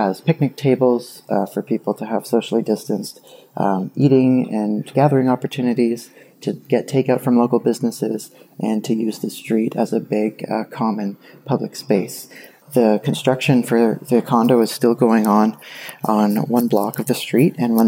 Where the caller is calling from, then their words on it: Kitchener, Ontario, Canada; I'm calling from Kitchener, Ontario.